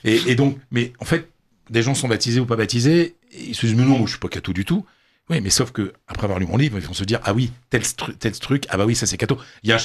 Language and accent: French; France; c'est aussi un livre sur notre culture à nous en tant que Français.